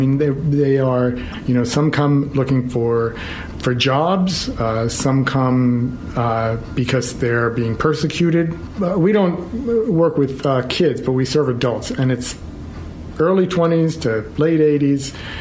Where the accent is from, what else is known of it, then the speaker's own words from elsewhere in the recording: Long Island, New York, United States; Where I grew up on Long Island, your family's history was really a big part of everybody's life.